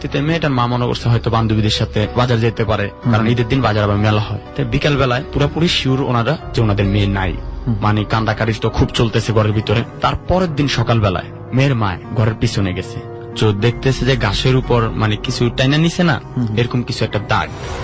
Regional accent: Comilla, Chittagong Division, Bangladesh; আমার গ্রামের বাড়ি কুমিল্লা

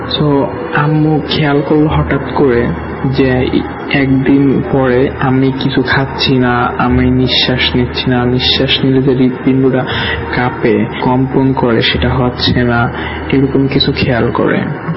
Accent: Faridpur, Dhaka Division, Bangladesh; born there; আমার জন্ম হয় ফরিদপুরে কোন এক গ্রামে, আমার নানু বাড়িতে।

